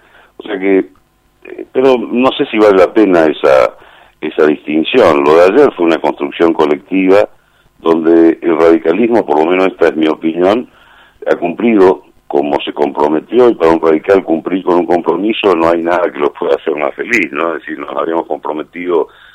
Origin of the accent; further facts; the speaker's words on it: Argentina; me confieso que lo he disfrutado como tantos argentinos, y particularmente como el grueso de los radicales de todo el país